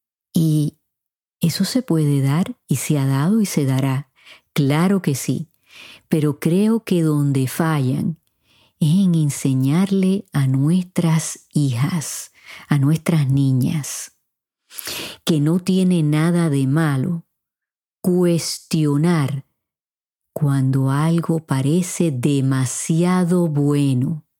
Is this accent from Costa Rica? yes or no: no; Puerto Rico; En mi país, Puerto Rico, en lo que lleva del año, ya se han visto muchos casos de violencia doméstica